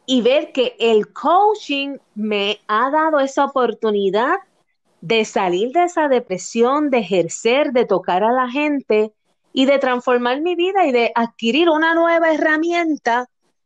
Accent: Puerto Rico; Es, ponle que habemos como 200 puertorriqueños porque tenemos un grupo donde nos conocemos, van y vienen, pero no suben más de 200.

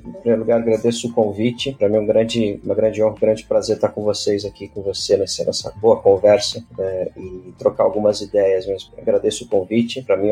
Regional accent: Pindamonhangaba, São Paulo, Brazil; also born or lived in Taubaté; nasci em Taubaté, mas fui criado em Pindamonhangaba, estado de São Paulo, interior. Saí de casa com 18 anos

